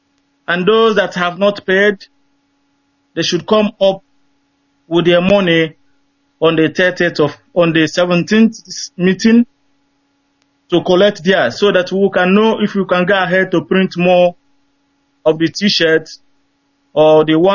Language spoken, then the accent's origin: English; Enugu State, Nigeria; now in London, United Kingdom; I come from Adaba, in Uzuwani, Enugu, Biafra land.